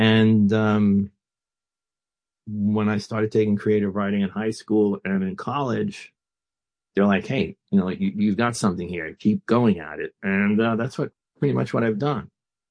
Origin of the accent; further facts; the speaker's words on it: Bronx, New York, United States; I was a pretty good student in grade school growing up in the Bronx.